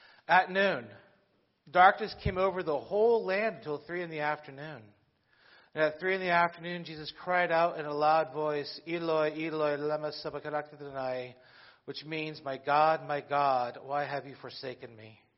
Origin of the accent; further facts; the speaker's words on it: California, United States; Are they going to actually not let me in because I'm from California?